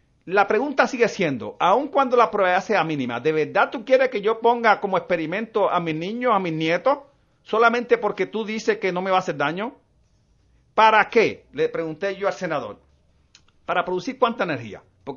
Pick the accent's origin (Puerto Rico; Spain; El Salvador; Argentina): Puerto Rico; Maunabo; Yo soy de Maunabo y resido aquí en Candelero arriba, en Humacao.